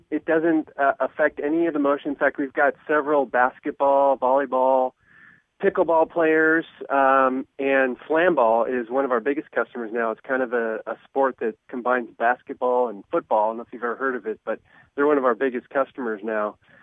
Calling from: Boise, Idaho, United States; Boise, Idaho.

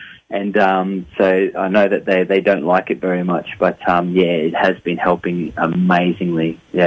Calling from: Perth, Western Australia, Australia; I'm calling from Perth in Western Australia.

